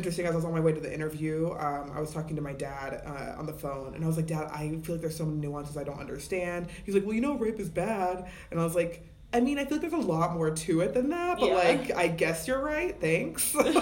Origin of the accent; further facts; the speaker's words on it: Dayton, Ohio, United States; also born or lived in Tucson, United States; now in Colorado, United States; I'm originally from Ohio, grew up in Dayton, Ohio, and then lived in Tucson, Arizona for 6 years, and I'm on my second year, in Colorado.